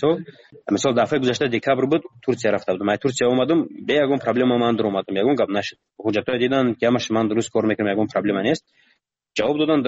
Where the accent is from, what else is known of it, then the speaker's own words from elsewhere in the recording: Tajikistan; من گفتم من تاجیکم گفتم از تاجیکستان